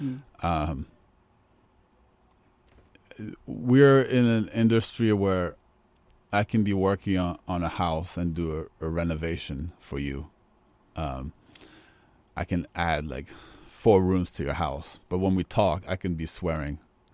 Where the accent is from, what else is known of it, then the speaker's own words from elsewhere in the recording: France; I grew up in France, and I know that there's a lot of prejudice against the trades in France.